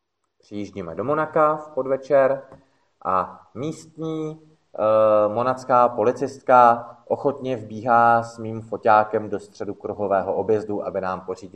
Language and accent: Czech; Náchod, Hradec Králové Region, Czechia; Jelikož jsem z Náchoda, což není až tak daleko od Ratibořice a Babičina údolí